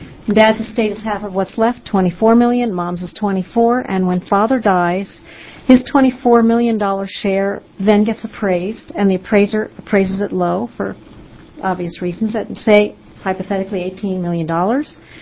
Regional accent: Brooklyn, New York, United States; born there; And I didn't grow up on a farm. I was born in Brooklyn, actually. But I still love Oregon.

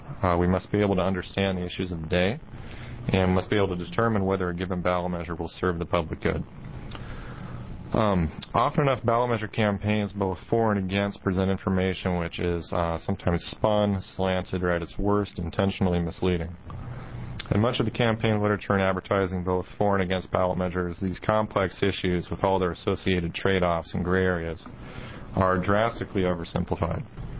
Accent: Silverton, Oregon, United States; now in Eugene, United States; I currently live in Eugene. I was raised in Silverton, Oregon.

